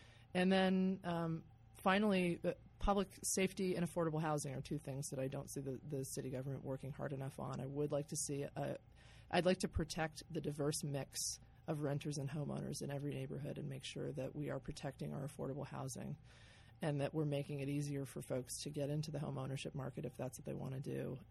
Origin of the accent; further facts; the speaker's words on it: Claremont, California, United States; And so my mother was the mayor of my hometown in Southern California as well, Claremont, California. And so I was raised with this kind of drive toward public service